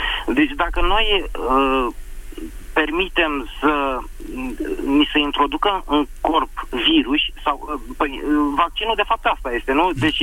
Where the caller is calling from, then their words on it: Bucharest, Romania; din București.